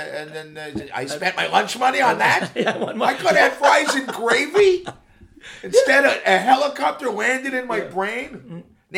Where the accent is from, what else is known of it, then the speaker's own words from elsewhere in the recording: Scarborough, Ontario, Canada; Yeah, well, I'm Scarborough.